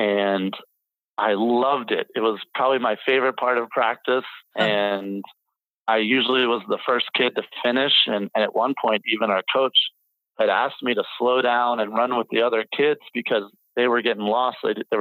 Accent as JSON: {"language": "English", "region": "Maryland", "country": "United States", "tie": "born or raised there", "said": "So I was born on the other side of the country. I was born in Southern Maryland, which was a long, far distance from the mountains."}